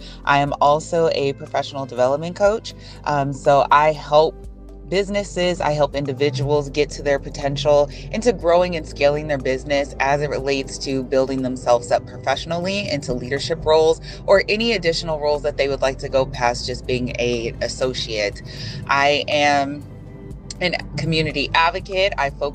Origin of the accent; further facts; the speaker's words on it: Phoenix, Arizona, United States; I am from Phoenix, Arizona.